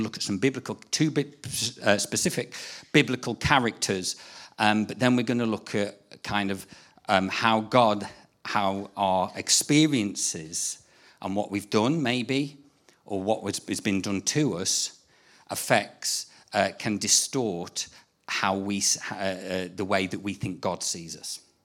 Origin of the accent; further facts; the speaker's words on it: Birmingham, West Midlands, United Kingdom; And we are from Birmingham. I go to a church in Selly Oak, in Elim Church.